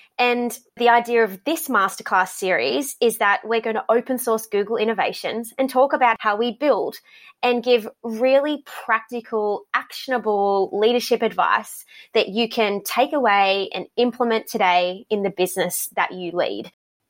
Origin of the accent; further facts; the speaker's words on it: Australia; accent: Australian; As you can probably hear, I have a very thick Australian accent, if that gives you an indication to where I'm from. I'm Australian. I've just spent the last 2 years in Europe working out of London.